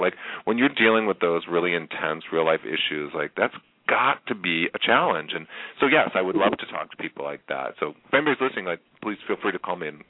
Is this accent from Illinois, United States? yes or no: yes; Illinois, United States; I grew up outside Chicago, and I know that my 16-year-old nephew must have been jumping up